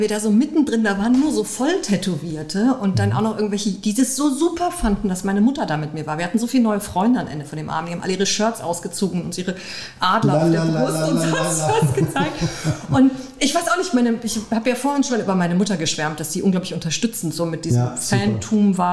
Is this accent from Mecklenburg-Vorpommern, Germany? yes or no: no; Bavaria, Germany; Ich bin in Bayern auf dem Land aufgewachsen, da gab es damals kein Tattoo-Studio.